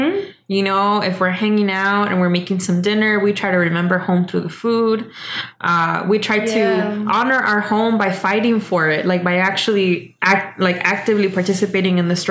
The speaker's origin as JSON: {"language": "English", "country": "Mexico", "tie": "born or raised there", "lives_now": "United States", "said": "even though I was raised in the Mexican school system and like was fed the nationalist food of the school system there to be proud of the revolution and all that, right?"}